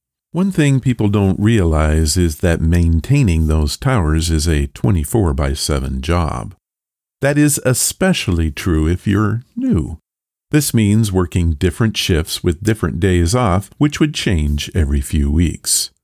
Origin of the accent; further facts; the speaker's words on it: Detroit, Michigan, United States; I grew up in the Detroit area.